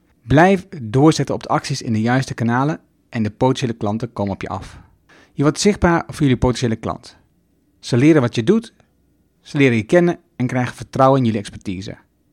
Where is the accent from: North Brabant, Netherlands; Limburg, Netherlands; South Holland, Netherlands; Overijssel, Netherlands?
Overijssel, Netherlands; accent: Twents; ik praatte te snel met mijn Twents accent.